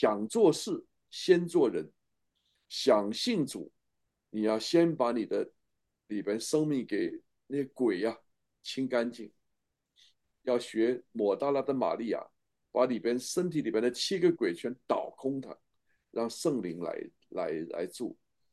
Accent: China; moved away; 我们过去在中国大陆成长的

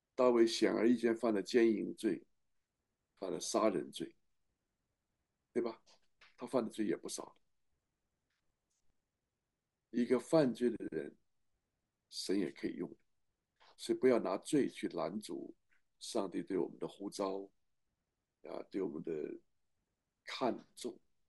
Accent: China; 我们中国人是民以食为天呐

